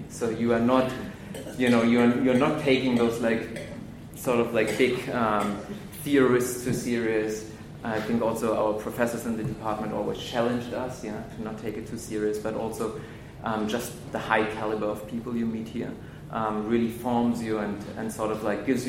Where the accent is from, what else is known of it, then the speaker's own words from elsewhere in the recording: Berlin, Germany; I'm originally from Berlin, where I'm living right now, just here for the weekend as well.